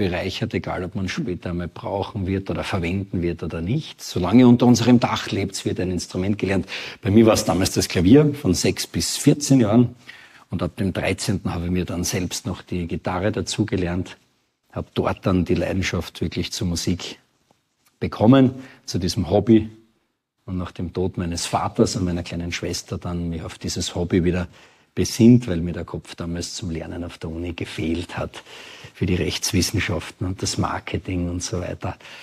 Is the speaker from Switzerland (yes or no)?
no; Austria; accent: Austrian dialect; auf den Spuren dieser alten Rockstars mit dem roten Faden halt meiner Mundart und dieser österreichischen Geschichten